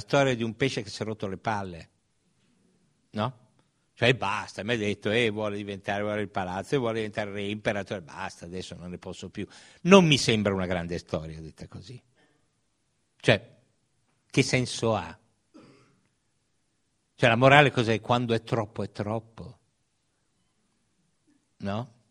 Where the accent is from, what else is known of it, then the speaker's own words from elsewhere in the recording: Lombardy, Italy; io vengo dal Bresciano